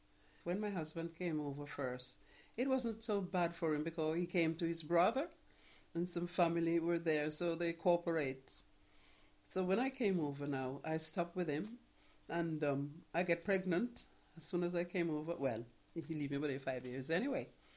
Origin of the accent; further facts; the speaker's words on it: Jamaica; moved away; I'm from Jamaica, and I came over here in the 60s.